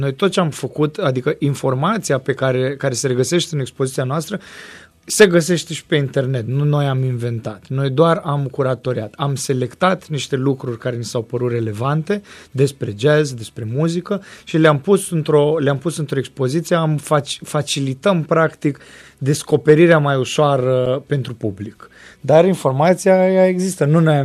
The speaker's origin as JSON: {"language": "Romanian", "region": "Moldavia", "country": "Romania", "accent": "Moldavian", "said": "Și am prins accentul ăsta de regiune, de regiunea Moldova. Și la Cluj toată lumea îmi zice, măi, tu ai accent de moldovean."}